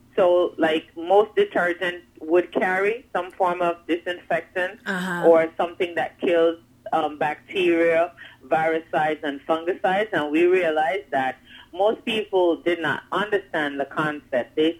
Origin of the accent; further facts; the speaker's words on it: Kingston, Surrey, Jamaica; now in Brooklyn, United States; from Kingston, Jamaica